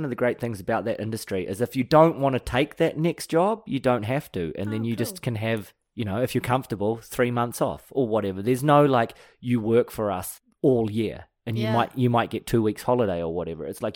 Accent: New Zealand; I come from New Zealand, so we're brought up with like a mindset of like, we don't have any of that weird shit that Australia has, you know?

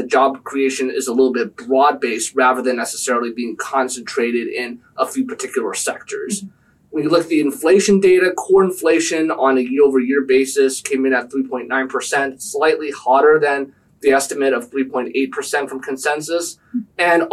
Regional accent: Canada; I'm Canadian.

